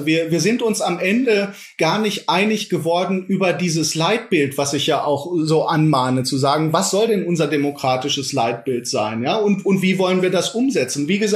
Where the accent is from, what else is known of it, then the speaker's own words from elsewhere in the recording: Iserlohn, North Rhine-Westphalia, Germany; now in Leipzig, Germany; Ich habe meine alte Heimat, das ist Iserlohn nach wie vor, ja, die nach Regen riechende Luft, die Wälder, das ist eine Heimat, die immer bleiben wird. Aber ich habe auch diese neue Heimat